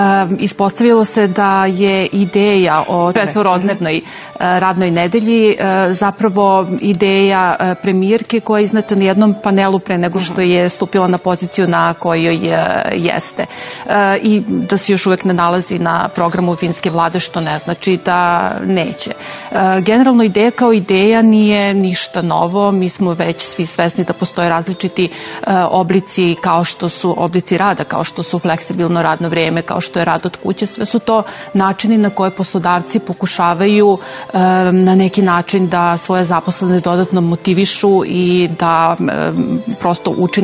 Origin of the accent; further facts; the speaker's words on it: Serbia; Pa to što se skraćeno radno vrijeme kod nas u Srbiji vezuje za neke krizne momente zapravo uopšte nije slučajno.